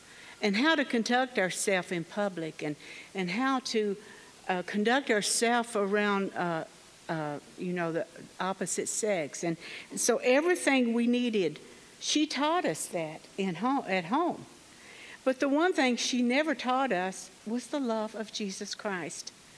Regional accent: Kentucky, United States; born there; But I was born in Kentucky, as you can tell by my accent. I'm a baby of 10. There were 7 girls and 3 boys.

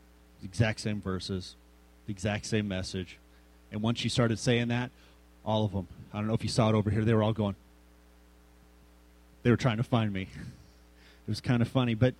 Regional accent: Colorado, United States; I'm from Colorado. I'm a huge Denver Broncos fan.

